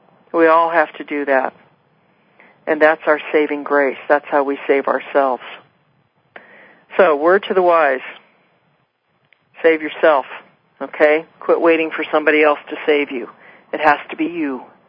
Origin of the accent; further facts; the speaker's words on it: West Coast, United States; born there; You know, maybe it's because I was born on the West Coast.